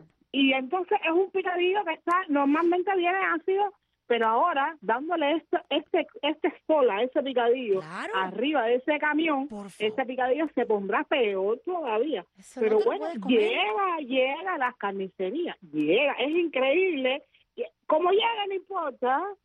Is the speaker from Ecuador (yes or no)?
no; Cuba; yo soy una cubana más de a pie